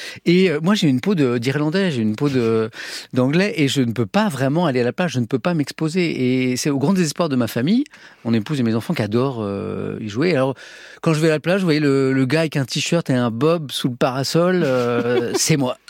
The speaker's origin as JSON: {"language": "French", "region": "Brittany", "country": "France", "said": "Je suis breton d'origine et il y a un endroit qui est vraiment cher à mon cœur"}